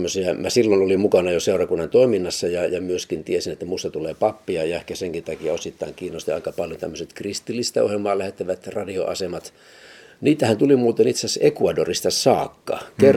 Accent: Vaasa, Ostrobothnia, Finland; also born or lived in Kurikka; Siis mä oon syntynyt Kurikassa ja olen ollut 3-vuotias, kun vanhempien työn perässä sitten perhe muutti Kurikasta Vaasaan. Ensin asuttiin Kiilapalstalla Kuninkaantiellä muutamia vuosia, kunnes sitten vanhempien rakentama oma kotitalo valmistui Vetokannakselle kotirannalla.

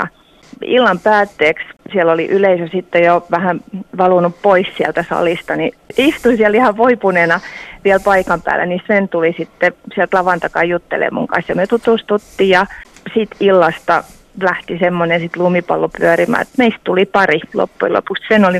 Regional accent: Turku, Southwest Finland, Finland; Mä menin täällä Turussa, mä oon turkulainen.

